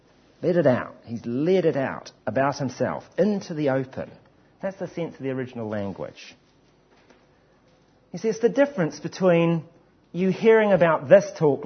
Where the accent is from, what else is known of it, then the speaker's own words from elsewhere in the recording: England, United Kingdom; There'd be another table be just interested in the weather, because we're English